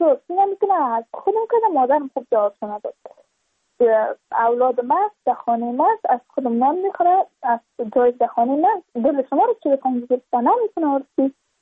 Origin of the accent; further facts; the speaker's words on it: Badakhshan, Afghanistan; چون ما از بدخشان هستیم،